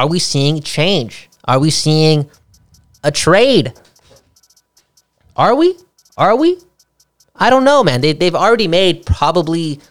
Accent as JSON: {"language": "English", "town": "Vancouver", "region": "British Columbia", "country": "Canada", "said": "I'm from Vancouver."}